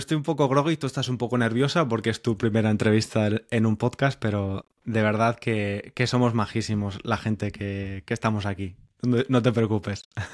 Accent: Valencia, Valencian Community, Spain; now in London, United Kingdom; soy de Valencia, ¿no? Y me dicen, y hay personas como estudiantes de español o personas que viven aquí en Londres con las que hablo

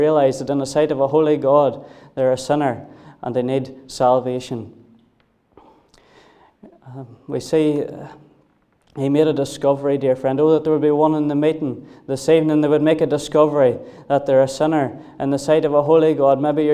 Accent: Cookstown, Northern Ireland, United Kingdom; I remember growing up in Sunday school and growing up in Cookstown

